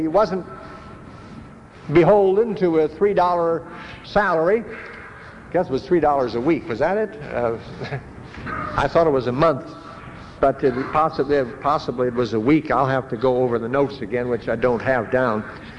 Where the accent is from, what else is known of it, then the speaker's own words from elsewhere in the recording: California, United States; Because I grew up in California in the Depression, and nothing like this. I mean, we had plenty of money in this state, but Oregon was different.